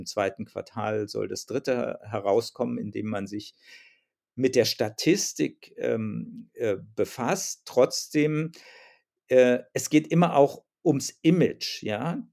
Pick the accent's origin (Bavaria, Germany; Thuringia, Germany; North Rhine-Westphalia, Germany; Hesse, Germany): Hesse, Germany; Langen; in meiner Heimatstadt Langen bei Frankfurt am Main.